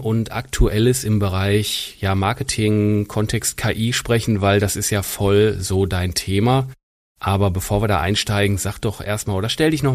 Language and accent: German; Essen, North Rhine-Westphalia, Germany; aus meiner Heimatstadt in Essen